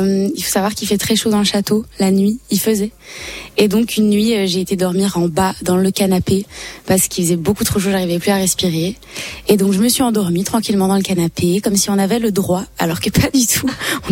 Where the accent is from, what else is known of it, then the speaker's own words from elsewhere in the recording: Belgium; Là, moi, je viens de Belgique.